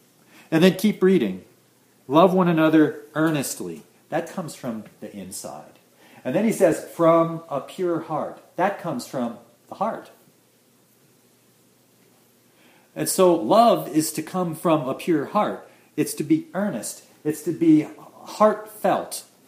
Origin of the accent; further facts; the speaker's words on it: United States; I am an alien in America, though I am an American, because I am a Christian.